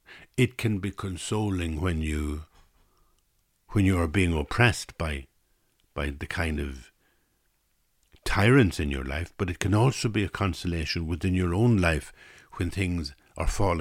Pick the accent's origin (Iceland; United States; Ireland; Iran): Ireland; as an Irish person, I hadn't understood how to be that positive.